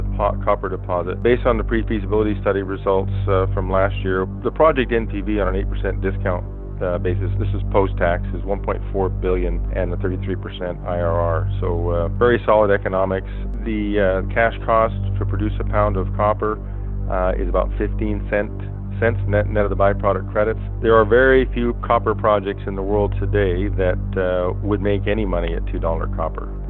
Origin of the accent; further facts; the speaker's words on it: Alaska, United States; also born or lived in Belgium; Yeah, I grew up in Alaska. I'm actually born in Belgium, but grew up in Alaska.